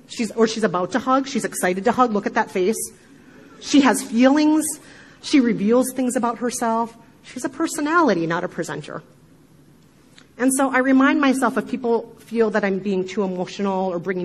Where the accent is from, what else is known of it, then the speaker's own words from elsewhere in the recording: Midwest, United States; accent: Midwestern; And I remind myself that for every person who feels alienated, irritated, or upset by the sound of my horrible Midwestern accent, that there is somebody else out there who feels seen.